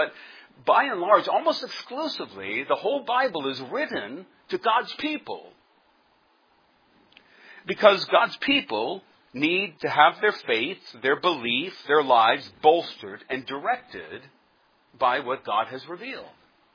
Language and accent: English; Webster, Massachusetts, United States; I'm from Webster, Massachusetts.